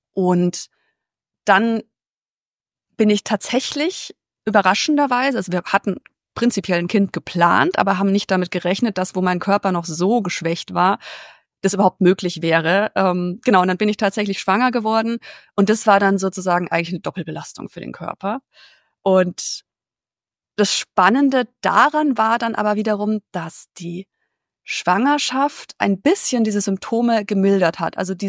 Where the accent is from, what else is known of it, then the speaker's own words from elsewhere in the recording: Mühldorf am Inn, Bavaria, Germany; ich bin jetzt fast 36 Jahre alt, bin aus der Nähe von München, also wer sich da besser auskennt, aus der Ecke Mühldorf am Inn.